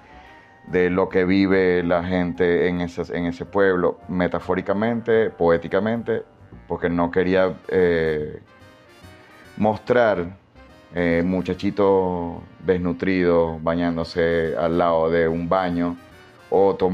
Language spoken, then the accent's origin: Spanish; Maracaibo, Zulia, Venezuela; creo que más que venezolano, me puedo identificar como maracucho